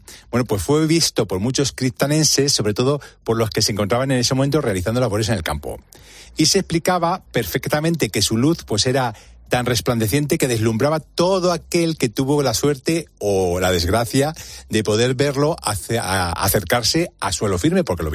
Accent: Castilla-La Mancha, Spain; si no tenemos ninguna montaña por allí, que yo soy manchego.

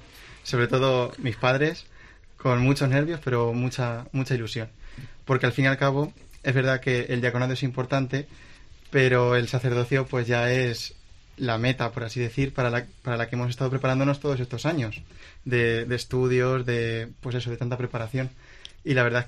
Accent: Manzanares, Castilla-La Mancha, Spain; soy de Manzanares, tengo 27 años

